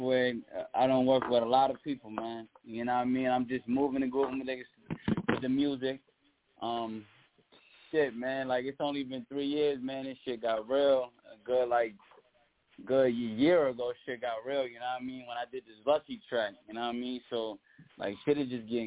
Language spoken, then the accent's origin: English; Newburgh, New York, United States; But I'm from Newburgh, New York. You already know how the fuck I'm coming.